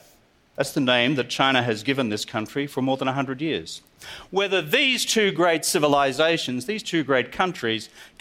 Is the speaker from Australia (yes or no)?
yes; Australia; I'm from Australia. I'm here to help.